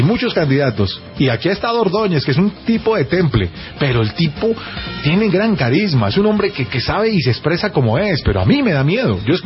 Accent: Colombia; A mí, como colombiano

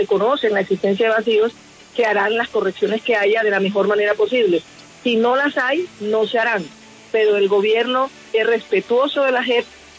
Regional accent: Barranquilla, Atlántico, Colombia; mi querida amiga, la es de Pasto y yo soy de Barranquilla.

